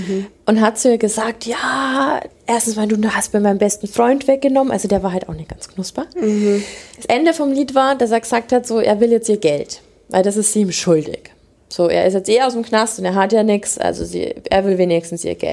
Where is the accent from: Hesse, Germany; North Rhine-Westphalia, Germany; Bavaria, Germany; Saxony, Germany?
Bavaria, Germany; ich komme aus Niederbayern, da ist ja, weißt du, da fährst du über Stock und Stein und über Felder.